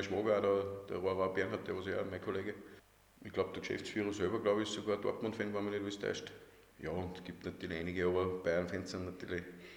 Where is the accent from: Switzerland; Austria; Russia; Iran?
Austria; Vienna; also born or lived in Upper Austria; Bin 1984 in Möck geboren, also kein waschechter Oberösterreicher. Ich bin zwar in sehr jungen Alter schon nach Wien gekommen. Und bin seit meinem zweiten Lebensjahr wohne jetzt in Mühlen.